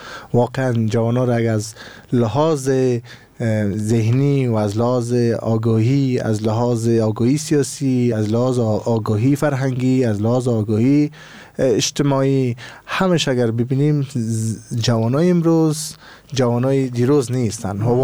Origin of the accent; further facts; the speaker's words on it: Afghanistan; ما از این محوطه به نام جغرافی افغانستان هستیم